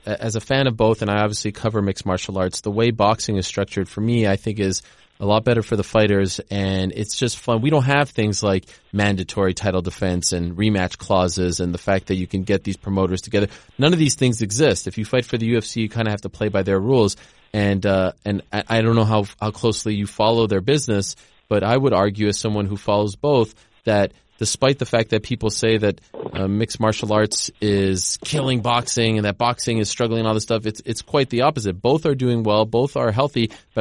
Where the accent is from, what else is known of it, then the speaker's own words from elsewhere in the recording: Canada; I'm Canadian